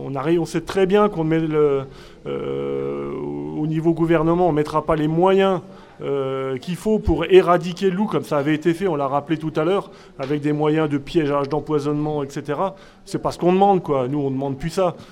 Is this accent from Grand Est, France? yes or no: yes; Grand Est, France; Je vais me présenter, donc … comme l'a dit la présidente de la FNO, je viens du département de la Meuse, région Lorraine, donc un petit peu plus au nord d'ici